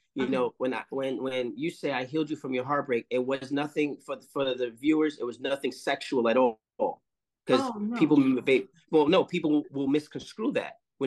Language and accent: English; Harlem, New York, United States; When I lived down in L.A. in Culver City, where the Crips were, I'm from Harlem.